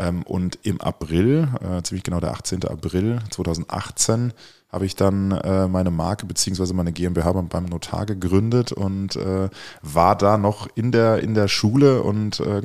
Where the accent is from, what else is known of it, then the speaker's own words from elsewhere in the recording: Wiesbaden, Hesse, Germany; ich komme ursprünglich aus Wiesbaden